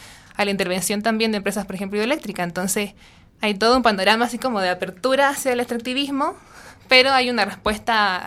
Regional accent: south, Chile; yo provengo del sur de Chile. Ahí hay un vínculo súper fuerte con el territorio mapuche, principalmente con el pueblo mapuche. Son parte de mis raíces.

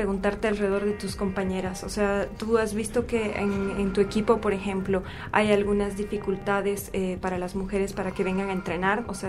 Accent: Bolivia; Mi hermano juega básquetbol allá en Bolivia, yo soy boliviana.

